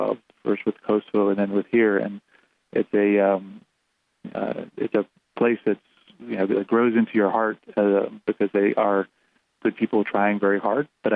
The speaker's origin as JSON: {"language": "English", "country": "United States", "lives_now": "Albania", "said": "And I'm an American Department of Justice lawyer in Albania."}